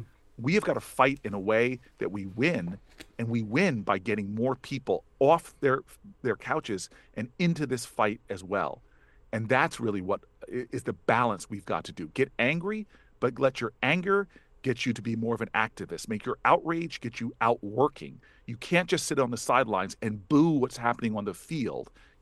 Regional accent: Newark, New Jersey, United States; make transformative change in my hometown of Newark.

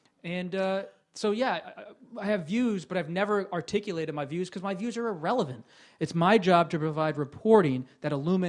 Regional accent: Bucks County, Pennsylvania, United States; I grew up in Bucks County. I'm a suburban guy from Philly who loves reporting and history.

